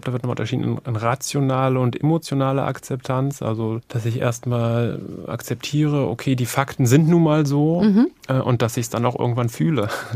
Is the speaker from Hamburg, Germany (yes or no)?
no; Saxony-Anhalt, Germany